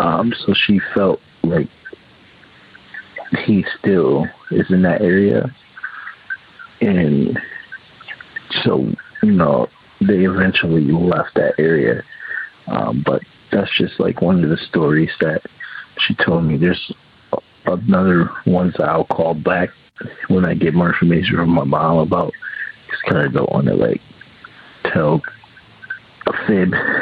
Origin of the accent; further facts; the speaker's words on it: Connecticut, United States; I am from Connecticut